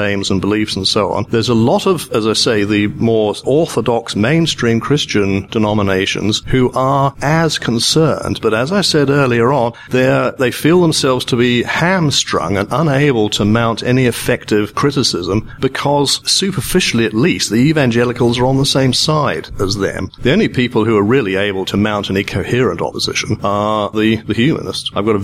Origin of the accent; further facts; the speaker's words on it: Kenya; born there; I was born in Kenya. I was born in Kenya when it was a British colony, which is where this accent comes from.